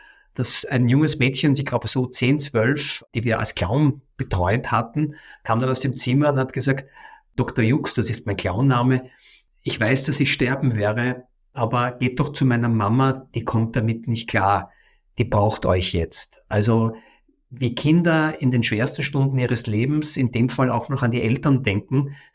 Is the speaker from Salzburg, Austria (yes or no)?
no; Vienna, Austria; ich komme aus Wien, das ist meine Heimatstadt, bin aber in der ganzen Welt unterwegs